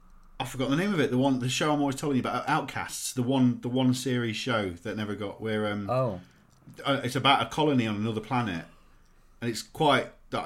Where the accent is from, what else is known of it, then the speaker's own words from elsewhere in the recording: Nottingham, East Midlands, United Kingdom; accent: Nottingham; And Vicky McClure's accent bothered me throughout. Yeah. And I couldn't figure out why. Because it's my accent.